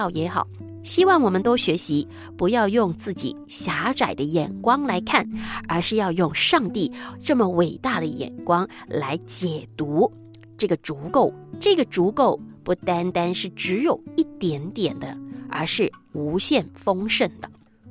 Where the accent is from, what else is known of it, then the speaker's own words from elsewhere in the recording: China; 特别呢是我们中国人经常就会觉得说，如果事事有余不会那么容易呢感到有动摇啊